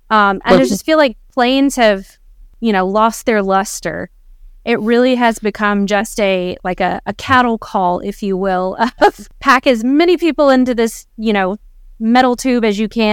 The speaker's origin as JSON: {"language": "English", "country": "United States", "said": "But I'm just, as an American, speaking as an American"}